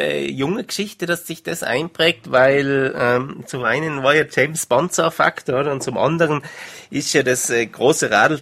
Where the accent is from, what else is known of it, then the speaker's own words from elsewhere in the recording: Tyrol, Austria; Ich sehe mich klar als Teil Tirols und ich sehe mich auch als Tiroler.